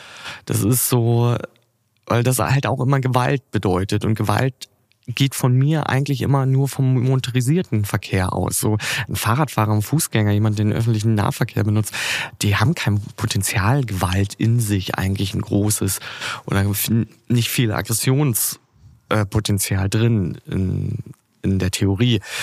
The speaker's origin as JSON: {"language": "German", "country": "Germany", "said": "die Ingenieurskunst, worauf wir uns als Deutsche auch immer so gern berufen und sagen, oh, guck mal, was wir alles können"}